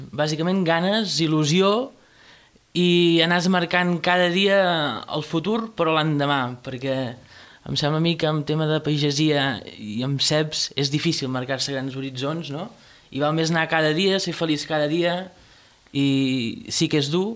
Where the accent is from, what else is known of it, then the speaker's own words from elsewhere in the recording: Poblet, Catalonia, Spain; jo soc de Poblet i tal